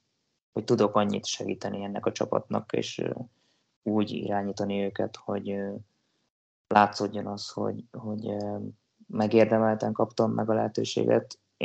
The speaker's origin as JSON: {"language": "Hungarian", "town": "Tatabánya", "region": "Komárom-Esztergom", "country": "Hungary", "tie": "born or raised there", "lives_now": "Székesfehérvár, Hungary", "said": "Pont így, ahogy mondtad. Én Tatabányán nőttem fel, és..."}